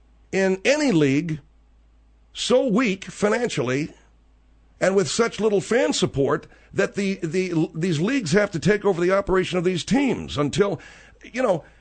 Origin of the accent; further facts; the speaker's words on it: Los Angeles, California, United States; because I'm a Laker fan, folks, only because it's my hometown team.